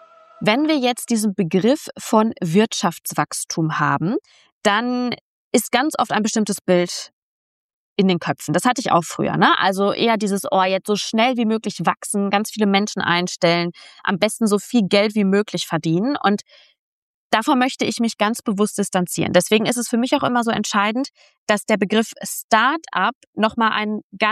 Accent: Germany; Ich bleibe mal in Deutschland, ne? Also ich gehe jetzt nicht auf alle Länder ein, sondern bewusst dort, auf wo ich aufgewachsen bin.

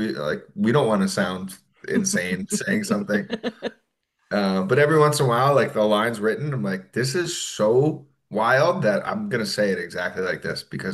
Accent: New York, United States; and I grew up in New York, so a lot of great pizza spots.

